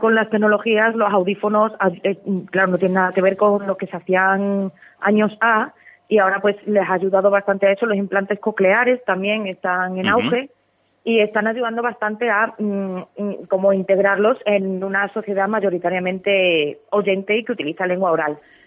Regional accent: Badajoz, Extremadura, Spain; en Badajoz, porque yo soy de Badajoz y coincidí en el instituto cuando yo tenía pues, 16 años en bachillerato

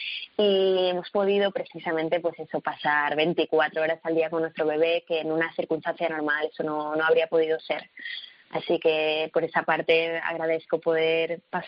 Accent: Tenerife, Canary Islands, Spain; yo soy canaria, soy de Tenerife, y claro, el hecho de cambiar el acento es una cuestión que me ha llevado muchísimos años, muchas clases de dicción y mucho trabajo.

